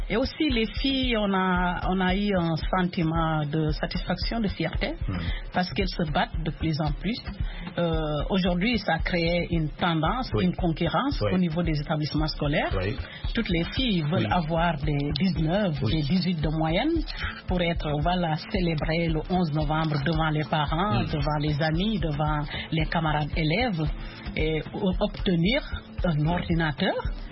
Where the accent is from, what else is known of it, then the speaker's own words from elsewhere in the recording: Senegal; Sénégalais voilà, qu'on a laissé chez nous au Sénégal avant de venir ici.